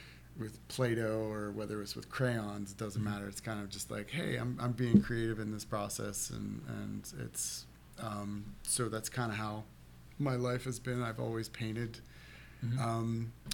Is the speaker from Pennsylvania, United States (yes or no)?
yes; Altoona, Pennsylvania, United States; Honestly, so I grew up in Altoona, Pennsylvania.